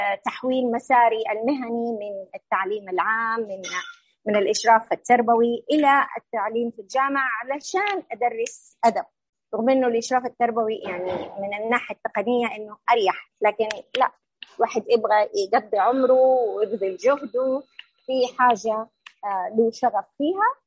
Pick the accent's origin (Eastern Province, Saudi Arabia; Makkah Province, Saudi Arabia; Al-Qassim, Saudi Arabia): Makkah Province, Saudi Arabia; Mecca; ومن جملة ما أكرمني الله به أني أنا من مكة المكرمة